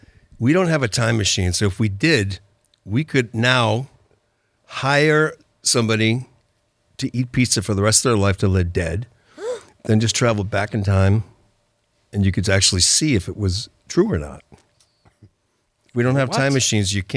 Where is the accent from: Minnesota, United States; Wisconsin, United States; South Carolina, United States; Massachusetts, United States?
Massachusetts, United States; Littleton; I grew up in Littleton, Massachusetts. It sounds fucking ridiculous.